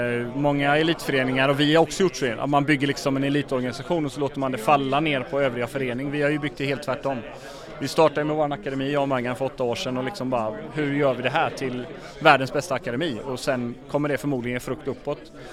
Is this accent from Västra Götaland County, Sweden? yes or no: yes; Gothenburg, Västra Götaland County, Sweden; Tack som fan, jag är från Göteborg.